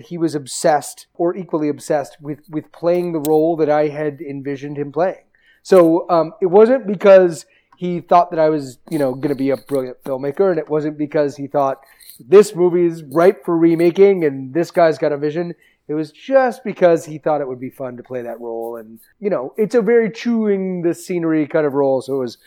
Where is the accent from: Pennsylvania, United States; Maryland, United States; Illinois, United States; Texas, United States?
Maryland, United States; Baltimore; And I discovered them because I'm from Baltimore and John Waters was a huge fan.